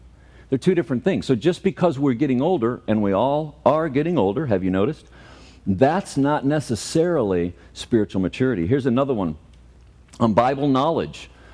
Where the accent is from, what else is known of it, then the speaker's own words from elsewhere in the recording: Florissant, Missouri, United States; He was back home in Florissant, Missouri, which was my hometown.